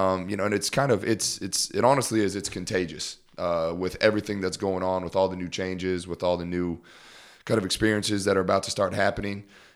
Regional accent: Iowa, United States; And I'm from

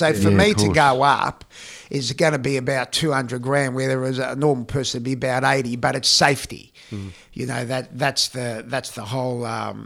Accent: Australia; I'm an Aussie, so I'm doing it for all of us in Australia.

